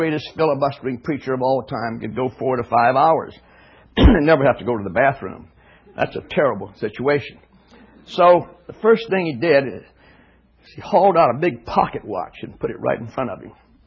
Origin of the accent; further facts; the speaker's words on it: Houston, Texas, United States; When I was a small boy growing up in Houston, Texas, growing up Catholic and the grandson of Sicilian peasants, in a part of Texas that was the Bible Belt, where there were very few Catholics